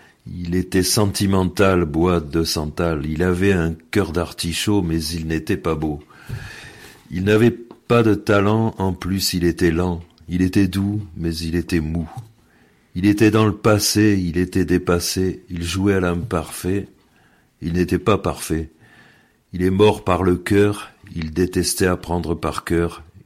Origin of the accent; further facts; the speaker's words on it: Paris, Île-de-France, France; born there; now in Oraison, France; À Paris, dans le 14e, dans Ferrochereau, donc.